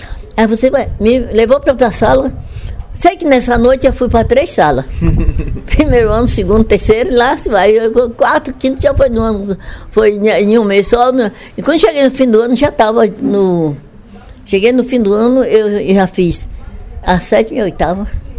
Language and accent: Portuguese; Itajuípe, Bahia, Brazil; now in Vitória da Conquista, Brazil; Eu sou natural de Itajuípe, estado da Bahia.